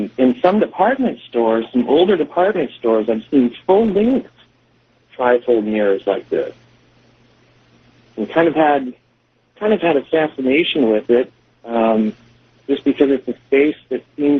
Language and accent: English; Anchorage, Alaska, United States; from Anchorage, Alaska.